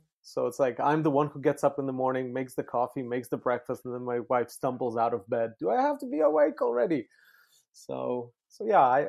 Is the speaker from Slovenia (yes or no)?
yes; Slovenia; moved away; also born or lived in Yugoslavia; I'm originally from Europe, from Slovenia, though I was born in Yugoslavia. But that country doesn't exist anymore. So now I'm from Slovenia.